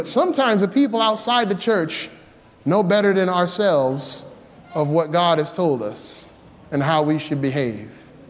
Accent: Tampa, Florida, United States; I'm a Buccaneers fan. I grew up in Tampa Bay area

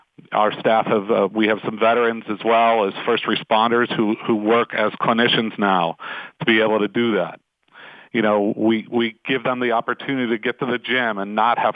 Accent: Brookline, Pennsylvania, United States; So I was a kid. I grew up in Brookline. Went to Brashear High School. Did the whole city thing. Loved this area.

